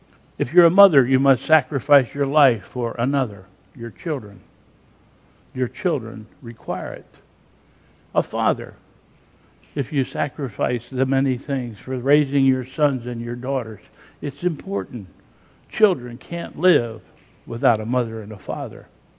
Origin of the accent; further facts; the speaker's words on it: Pennsylvania, United States; but I'm from Pennsylvania